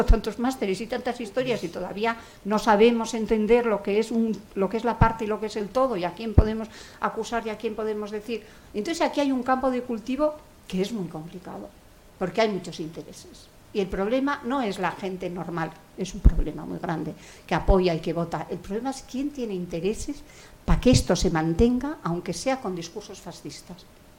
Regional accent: Basque Country, Spain; Porque nosotras, fíjate que somos vascas

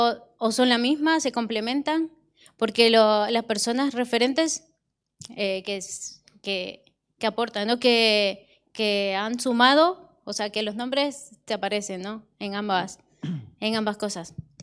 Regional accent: Santa Marta, Cabañas, El Salvador; vengo de El Salvador, Centroamérica, específicamente de la comunidad de Santa Marta, que es una comunidad que fue forzada hacia Honduras durante el conflicto armado.

